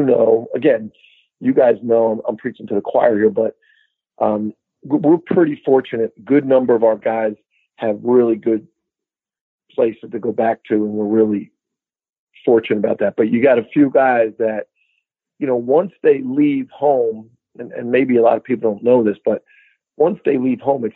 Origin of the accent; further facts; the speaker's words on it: Philadelphia, Pennsylvania, United States; they're all Big Five guys because I grew up here in Philly